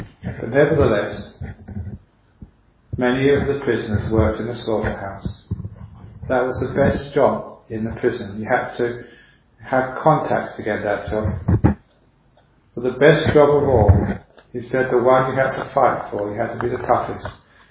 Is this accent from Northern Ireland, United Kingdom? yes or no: no; London, United Kingdom; born there; because I was born in London, I picked up his accent straight away.